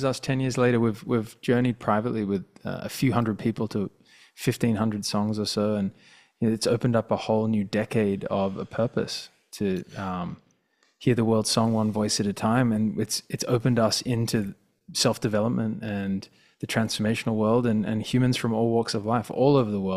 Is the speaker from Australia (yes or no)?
yes; Australia; I'm being very Australian